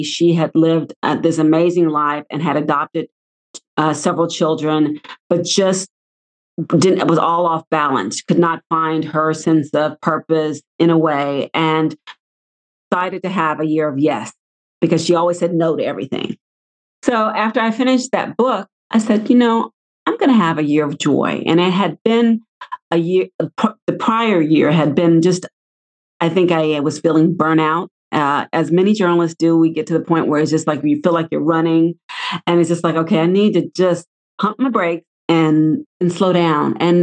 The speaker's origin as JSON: {"language": "English", "town": "Houston", "region": "Texas", "country": "United States", "said": "Well, I'm from Houston, so it has to be"}